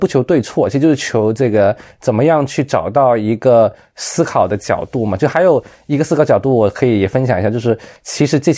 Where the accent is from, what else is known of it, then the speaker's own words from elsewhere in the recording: China; 我们中国人好像传统买东西就喜欢那种很亮的